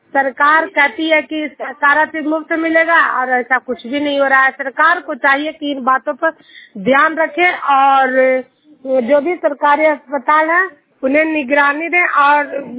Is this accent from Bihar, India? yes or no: yes; Bihar, India; मैं नालंदा जिला हिलसा प्रखंड जुनियर गांव की निवासी हूं